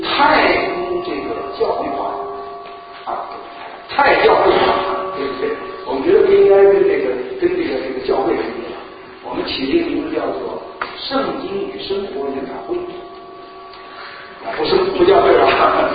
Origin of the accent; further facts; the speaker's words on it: China; 那个时候还不要说我们从大陆来，是高大的毕业